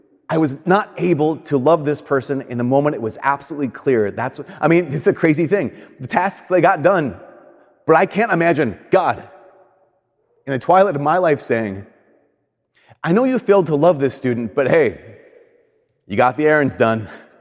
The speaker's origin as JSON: {"language": "English", "country": "United States", "said": "So I'm very American in my love for Chinese food."}